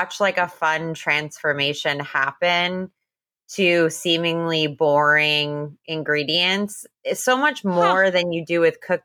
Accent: New Jersey, United States; I grew up in New Jersey

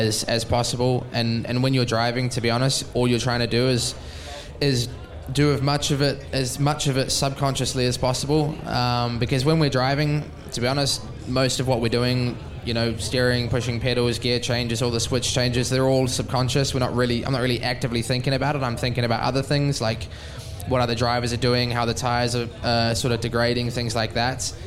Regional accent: New Zealand; I'm from New Zealand

